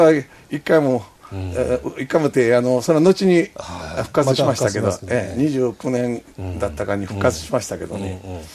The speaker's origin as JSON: {"language": "Japanese", "region": "Kyoto", "country": "Japan", "said": "京都ではもちろん私は京都の出身です"}